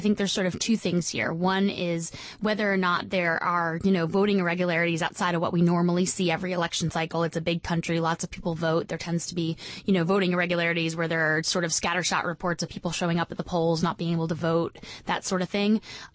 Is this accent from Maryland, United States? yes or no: no; New York, United States; And actually, in my hometown in upstate New York, they actually canceled at the last minute.